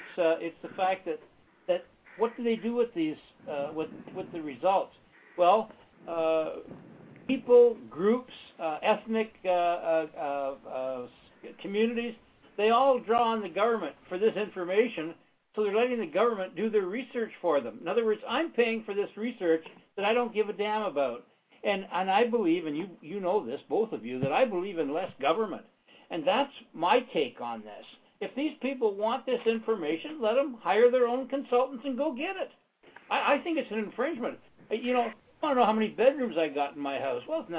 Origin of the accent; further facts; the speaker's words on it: Ireland; And I'm Irish.